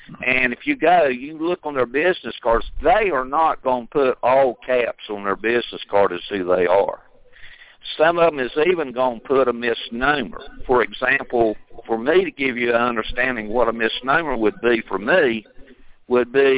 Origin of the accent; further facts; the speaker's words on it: England, United Kingdom; because I come from England